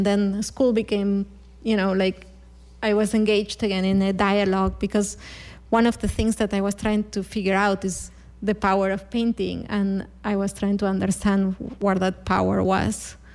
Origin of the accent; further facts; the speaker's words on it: Argentina; I come from Argentina, where our White House is actually pink.